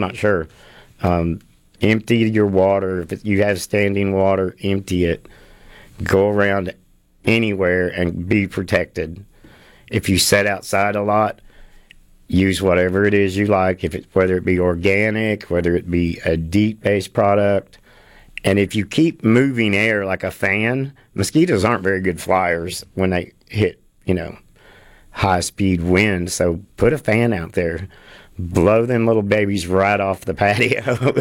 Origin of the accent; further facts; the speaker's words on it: Branson, Missouri, United States; when I go to Missouri, you know, and growing up in Ozark Mountains in Branson, there's even a few sunflower farms there